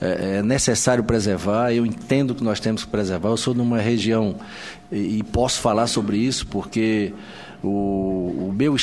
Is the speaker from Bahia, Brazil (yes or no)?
no; Amazonas, Brazil; Zona Franca de Manaus. Conheço, portanto, o que ela representou para a preservação do meio ambiente lá no meu estado.